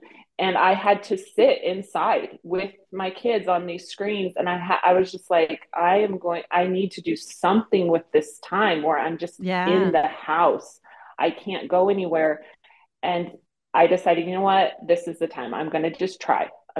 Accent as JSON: {"language": "English", "region": "California", "country": "United States", "said": "I met someone on the East Coast, and I said, oh, I'm from California."}